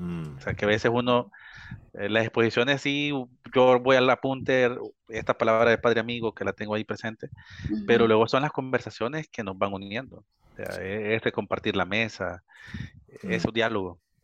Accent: El Salvador; lo más que había estado fuera de casa o de El Salvador, más bien, habían sido 15 días. Yo me tocó moverme de mi pueblo a estudiar a una ciudad cerca.

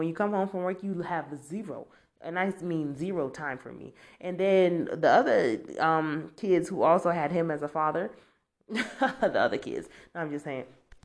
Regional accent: United States; Especially growing up in America. America is a very lovey, touchy, ooey gooey kind of society.

